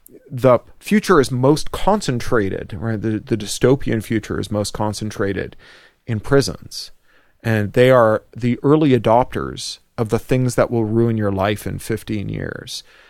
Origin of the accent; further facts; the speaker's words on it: Toronto, Ontario, Canada; moved away as an adult; now in San Francisco, United States; moved to San Francisco to be the founder on the ground there. I'm from Toronto.